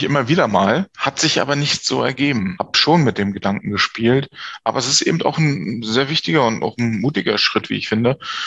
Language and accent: German; Greifswald, Mecklenburg-Vorpommern, Germany; born there; now in Rostock, Germany; bin 49 Jahre gebürtiger Greifswalder, nie von der Küste her so richtig weggekommen in meinem Berufsleben, was auch nicht schlecht ist, und lebe jetzt schon die längste Zeit meines Lebens hier in Rostock.